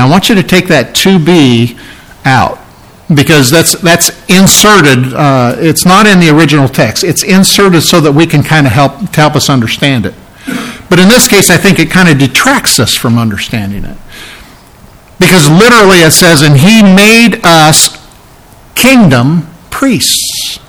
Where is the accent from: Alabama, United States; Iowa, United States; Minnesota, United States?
Iowa, United States; Burlington; Now, I grew up on the Mississippi. I grew up in Burlington, the Mississippi River, and I love that song.